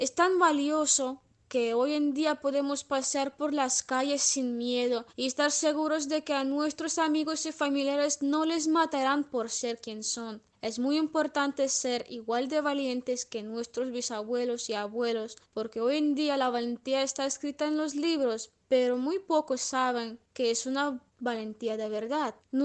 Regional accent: Russia; Spanish is a second language; soy rusa. Vivo en la ciudad de Volgogrado, o como se llamaba antes, Stalingrado, y estudio la carrera de profesora de idiomas.

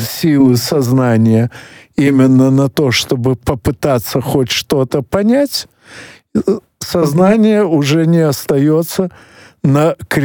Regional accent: Odesa, Odesa Oblast, Ukraine; хотя я родился и вырос в Одессе, но его, по крайней мере, в сознательном возрасте у меня практически не было.

